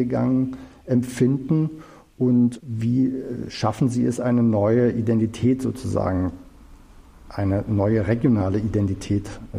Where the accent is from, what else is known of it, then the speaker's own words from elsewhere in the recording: Bitterfeld, Saxony-Anhalt, Germany; als ich angefangen habe, mir meine Heimatregion Bitterfeld genauer anzuschauen